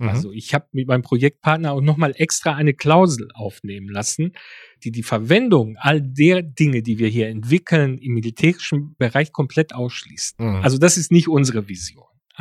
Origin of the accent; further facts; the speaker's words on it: Greece; Naja, jetzt habe ich als Grieche einen kleinen Vorteil